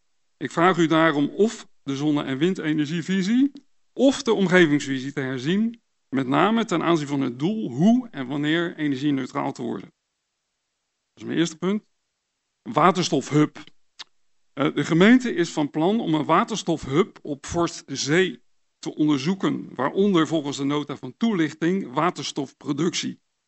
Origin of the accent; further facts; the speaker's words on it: Lennisheuvel, North Brabant, Netherlands; Ik kom uit Lennersheuvel.